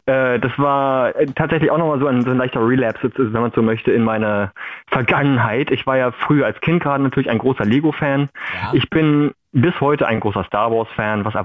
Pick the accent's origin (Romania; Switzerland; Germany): Germany; Berlin; also born or lived in Buxtehude / Munich; Und habe dann mit meiner Mutter noch ein Jahr in München verbracht, in der Nähe von München, und von da aus sind wir tatsächlich nach Berlin gezogen direkt. Und innerhalb Berlins dann noch sehr oft umgezogen, also erst in Zehlendorf, dann in Lichterfelde, Prenzlauer Berg, aus Berlin raus, dann ich selber nach Berlin wieder rein.